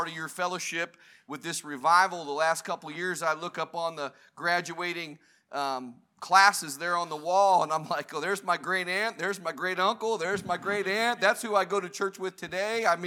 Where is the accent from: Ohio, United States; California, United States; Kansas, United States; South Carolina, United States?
Ohio, United States; He saved me at 10 years old up in Ohio, where I'm from, at an old-fashioned altar bench like this. I'm from Ohio, but my roots are in Macon County.